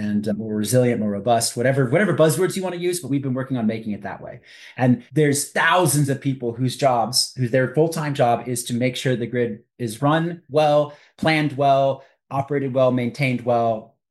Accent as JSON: {"language": "English", "region": "California", "country": "United States", "tie": "born or raised there", "said": "Perfect example, California. I grew up outside of the Mojave Desert"}